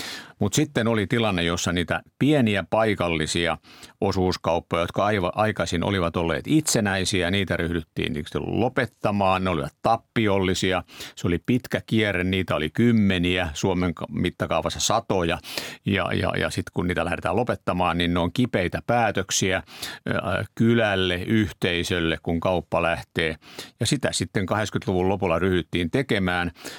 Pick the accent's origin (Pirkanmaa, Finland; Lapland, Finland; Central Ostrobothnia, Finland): Pirkanmaa, Finland; Ja siksi sanoisin, että olen pirkanmaalainen.